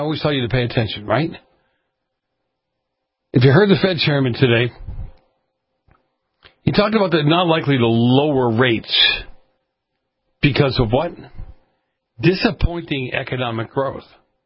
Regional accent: Massachusetts, United States; WSAR out of my home state of Massachusetts.

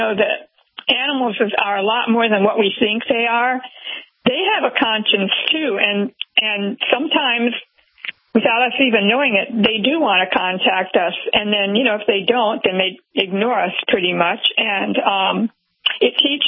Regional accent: Ohio, United States; I grew up in Ohio, and I ended up in Florida, thankfully.

